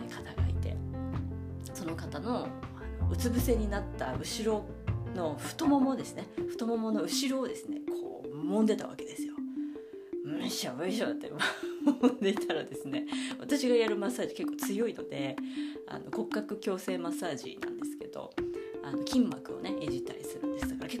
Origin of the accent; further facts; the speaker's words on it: Asahikawa, Hokkaido, Japan; 音楽系の部活動っていうのが旭川市出身なんですけども